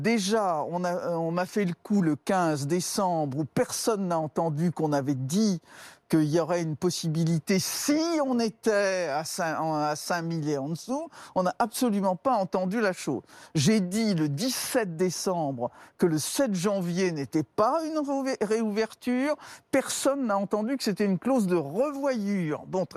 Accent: Barcelona, Catalonia, Spain; que je suis de Barcelone

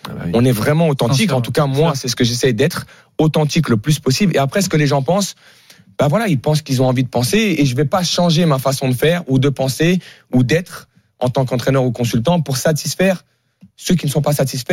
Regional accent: Paris, Île-de-France, France; born there; je suis né à Paris.

